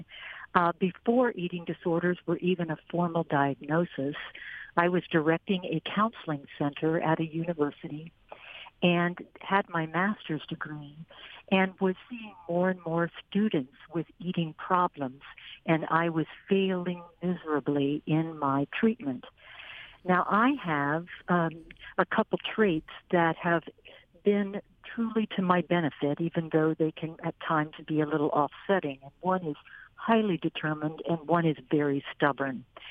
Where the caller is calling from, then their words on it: Ohio, United States; I'm literally standing in a cornfield in Ohio. So I'm right now in Ohio.